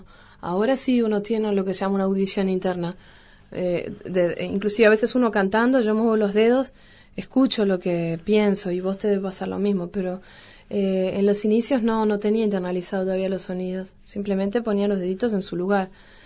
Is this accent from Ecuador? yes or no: yes; Ecuador; also born or lived in Peru; mis viejos estaban exiliados. Y yo nací en el Perú y vivíamos en Ecuador, como 10 años vivimos.